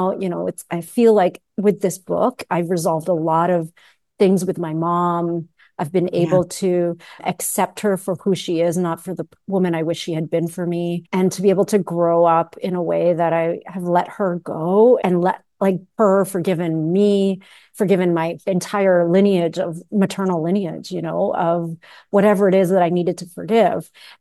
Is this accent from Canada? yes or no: yes; Canada; born there; I was born in Canada. And so for me, it was, that wasn't the case. And I was in a very, you know, a part of Canada where I was the only brown girl actually in my whole school, except for my sister